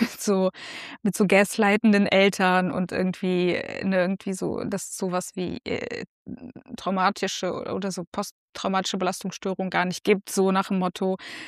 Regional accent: Kazakhstan; Ich komme aus Kasachstan, also ich komme aus einer postsowjetischen Land und einer postsowjetisch aufgebauten Struktur, Gesellschaftsstruktur. Ich bin 1989 auf die Welt gekommen und in meinen ersten Lebensjahren ist gerade mal die Sowjetunion zerbrochen.

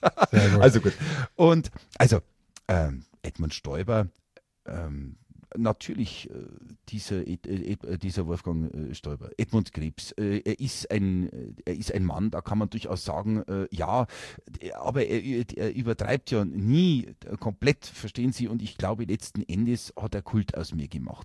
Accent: Bavaria, Germany; bei uns jetzt hier in Schwaben, wo ich ja verortet bin und wo ja meine Heimat ist und wo ich wohne.

